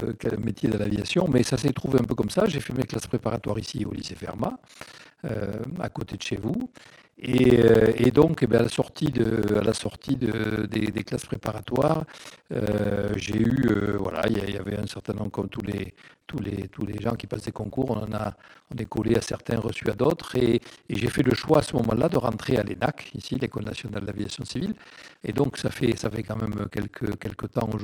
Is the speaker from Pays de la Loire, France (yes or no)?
no; Mazamet, Occitanie, France; je suis du coin, puisque je suis né à Mazamet. J'ai fait mes études à Mazamet, où mon père était professeur.